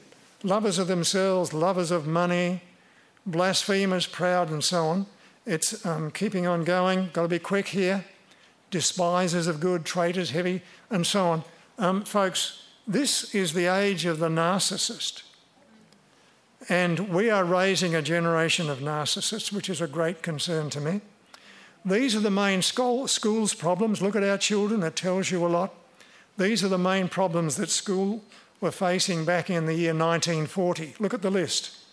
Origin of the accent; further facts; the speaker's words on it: Tasmania, Australia; Now, I grew up in Tasmania, and I used to walk into the Western Tiers mountain range